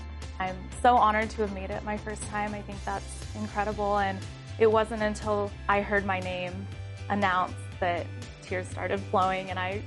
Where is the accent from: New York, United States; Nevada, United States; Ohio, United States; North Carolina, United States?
Nevada, United States; Genoa; also born or lived in Saudi Arabia; I'm originally from Genoa, Nevada, and this is my rookie season as a Denver Broncos cheerleader.